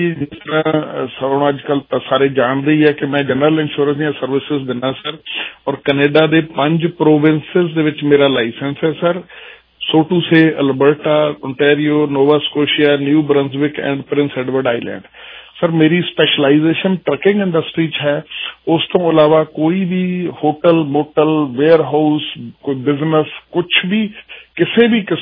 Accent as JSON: {"language": "Punjabi", "town": "Guna Chaur", "region": "Punjab", "country": "India", "tie": "born or raised there", "said": "sir ਮੈਂ ਆਮ villager ਪੇਂਡੂ ਹਾਂ ਜੀ ਮੈਂ ਮੇਰਾ ਪਿੰਡ ਹੈਗਾ ਬੰਗਾ ਸ਼ਹਿਰ ਛੋਟਾ ਜਿਹਾ ਉਹਦੇ ਕੋਲ ਗੁਣਾ ਚੌਰ ਹੈ ਜੀ"}